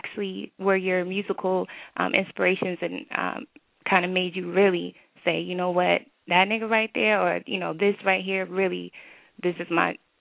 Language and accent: English; Texas, United States; I ain't never seen cows hitting cars and all that either, even though I'm from